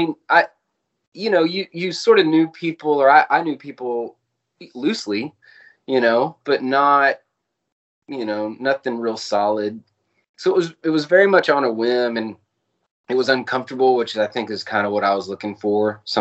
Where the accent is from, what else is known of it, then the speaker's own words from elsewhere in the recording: Texas, United States; I grew up in the Dallas area, a little bit east of Dallas.